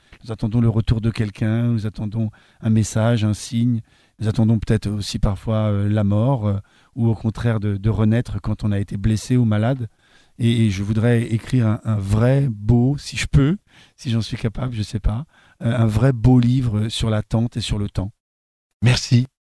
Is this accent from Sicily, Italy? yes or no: yes; Sicily, Italy; French is a second language; j'espère organiser un certain nombre d'événements pour mieux faire connaître le séjour de Nietzsche chez nous, en Sicile.